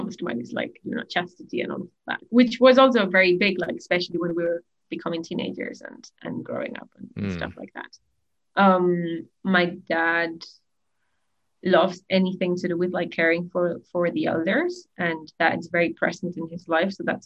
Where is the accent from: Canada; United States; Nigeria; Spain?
Spain; moved away as an adult; now in United Kingdom; I was born and raised in Spain, and I've been living in the UK for the last 3 years and a half.